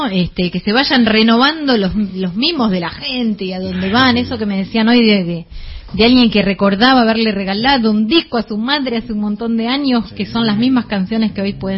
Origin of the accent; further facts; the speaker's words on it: Berisso, Buenos Aires Province, Argentina; Yo soy de Berisso, que debe ser de las ciudades que...